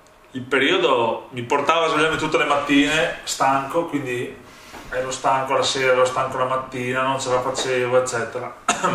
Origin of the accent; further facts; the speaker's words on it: Santa Maria di Sala, Veneto, Italy; Sono contento perché sono nella mia città, nel mio paese, Santa Maria di Sala.